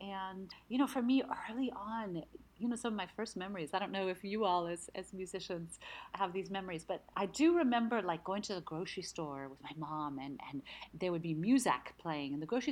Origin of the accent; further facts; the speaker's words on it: Houston, Texas, United States; also born or lived in Mexico City; I grew up mostly in Houston, Texas. Also a little bit in Mexico City because my folks worked down there off and on.